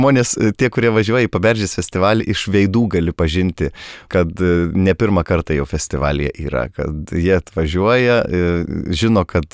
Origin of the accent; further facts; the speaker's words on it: Kėdainiai, Kaunas County, Lithuania; tik tai mes iš Kėdainių krašto, ne iš vidurio Lietuvos abu kilimo